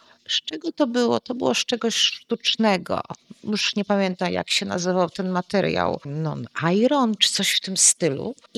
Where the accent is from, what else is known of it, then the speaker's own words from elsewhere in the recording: Częstochowa, Silesian Voivodeship, Poland; born there; urodziłam się akurat pod Jasną Górą. Był tam swego czasu szpital ginekologiczny i tam przyszłam na świat.